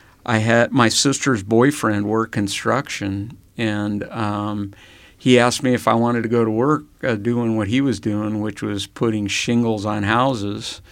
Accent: Nebraska, United States; back to growing up in Nebraska, you know, I it was a different time, I would say, than today.

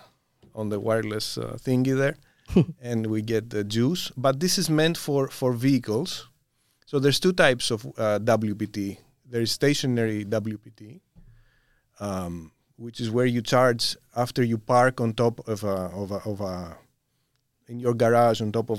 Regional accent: Greece; English is a second language; in my home country, which is Greece

